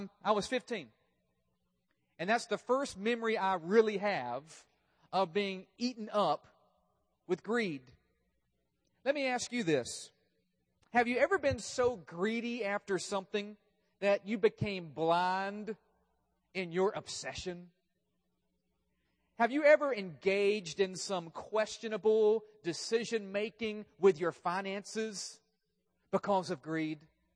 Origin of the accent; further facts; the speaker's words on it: North Carolina, United States; And I grew up in North Carolina, so I was just a few miles down the road from Chapel Hill.